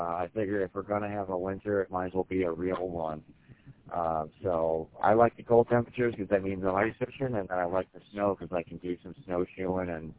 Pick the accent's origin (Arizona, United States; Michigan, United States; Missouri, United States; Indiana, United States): Michigan, United States; Bay City; I'm from Bay City, Michigan, and I'm currently heading up to Altoona for the weekend